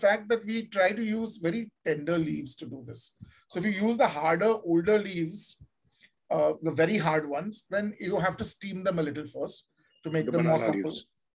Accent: India; But when I was growing up in India, cold drinks was something that you had at parties.

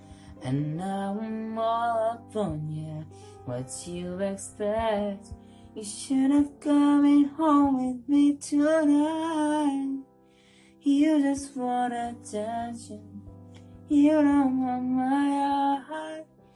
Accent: Bangladesh; I am from Bangladesh. I am 17, a teenager

